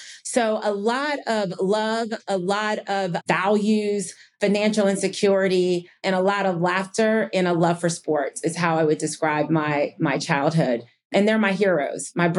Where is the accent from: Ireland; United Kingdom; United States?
United States; New Jersey; also born or lived in Rochester, New York; I was born in Rochester, New York, and moved to New Jersey. And we were long on love and short on money.